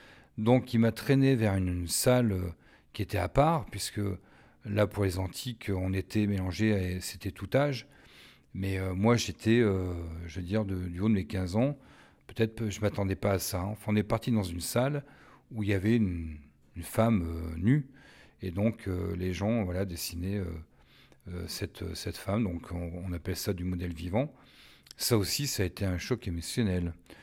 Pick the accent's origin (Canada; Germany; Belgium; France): France; Chamalières, Auvergne-Rhône-Alpes; born there; oui, je suis né à Chamalières, mais bon, ça aurait pu être Clermont, hein, peu importe. Mais donc, bien auvergnat.